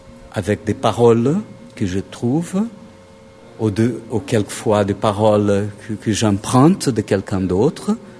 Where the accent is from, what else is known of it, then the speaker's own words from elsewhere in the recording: Brazil; now in Auroville, India; Et je savais déjà d'Auroville depuis un bon moment au Brésil. Où j'habitais, je suis brésilien